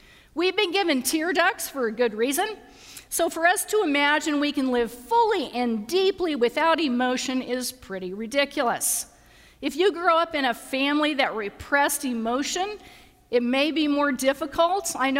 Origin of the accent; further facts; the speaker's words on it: Missouri, United States; I'm from Missouri, and it's hard to say ill. It's eel.